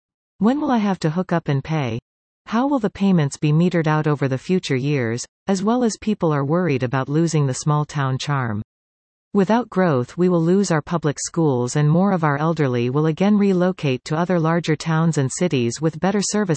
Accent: Hillsburgh, Ontario, Canada; I grew up in Hillsburg, going through grade and then high school in Erin. I have lived here 45 of my 60-plus years.

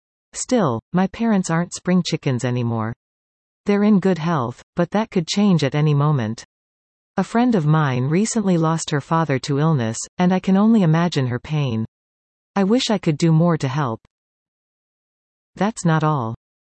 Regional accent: Canada; Despite holding an American passport, I grew up in Canada for most of my life

